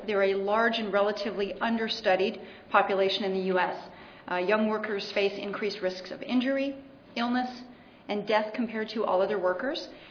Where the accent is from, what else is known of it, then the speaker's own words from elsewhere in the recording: United States; may expect an English accent, but I'm actually American, so I just go to school there.